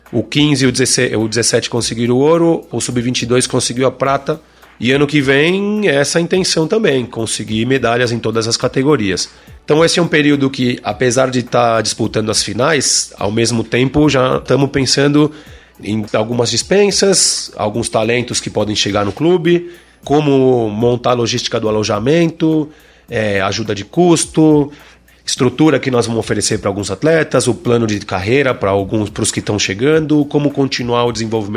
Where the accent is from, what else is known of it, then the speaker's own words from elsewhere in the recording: Argentina; now in Brazil; Cresci na Argentina, mas tenho uma família muito grande aqui.